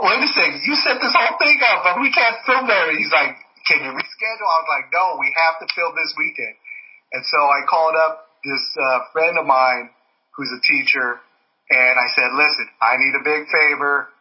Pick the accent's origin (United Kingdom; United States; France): United States; Redondo Beach, California; also born or lived in Orange County; I grew up in the Redondo Beach area, but my parents got divorced and I moved with my mom and my stepdad to Orange County.